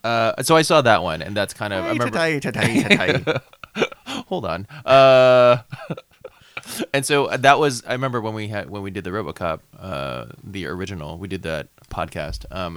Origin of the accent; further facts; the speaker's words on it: Ireland; I think so. I'm Irish.